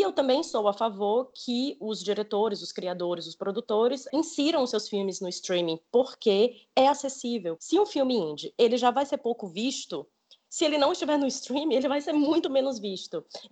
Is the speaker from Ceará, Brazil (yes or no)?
yes; Ceará, Brazil; Eu sou cearense, né, no interior do Ceará existem 4 cinemas.